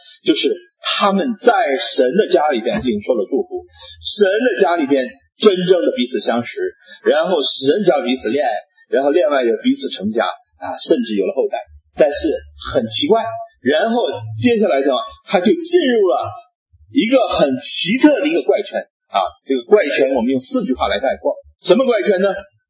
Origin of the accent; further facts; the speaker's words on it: United States; 我们美国人不是这样，因为美国人特别注重的一点呢，就是二人要离开父母啊